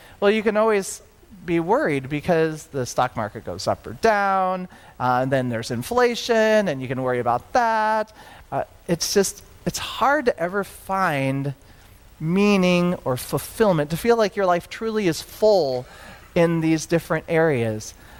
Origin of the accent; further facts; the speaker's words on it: Denison, Iowa, United States; born there; I mean, I was born in Denison, Iowa. I mean, I guess that's nice to know I was born in Iowa